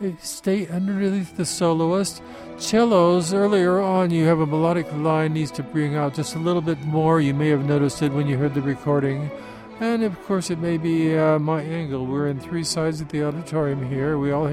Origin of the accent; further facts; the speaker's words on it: Los Gatos, California, United States; I'm from Los Gatos, California.